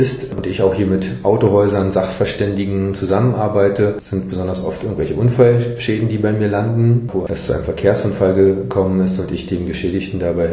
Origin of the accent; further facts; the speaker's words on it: Luckenwalde, Brandenburg, Germany; born there; ich bin hier in Luckenwalde geboren, bin seit 12 Jahren zugelassener Rechtsanwalt, habe hier ein Büro in Luckenwalde und eins in Potsdam.